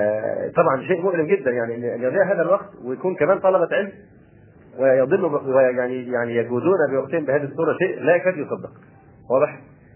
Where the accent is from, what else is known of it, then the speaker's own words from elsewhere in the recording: Egypt; وربما الأمر هنا عندنا في مصر أخف